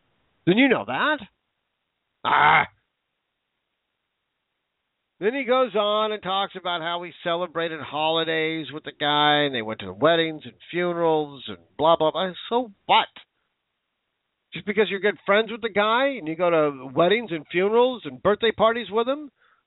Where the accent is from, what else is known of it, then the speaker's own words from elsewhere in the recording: United States; I don't call myself a German-American. I'm an American. Just the way it is.